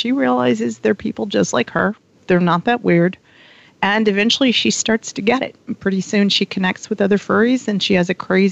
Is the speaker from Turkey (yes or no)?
no; the South, United States; I like to tell people I'm from the South.